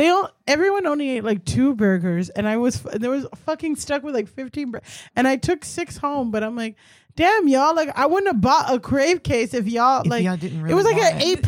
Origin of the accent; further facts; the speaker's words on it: Miami, Florida, United States; I'm from Miami.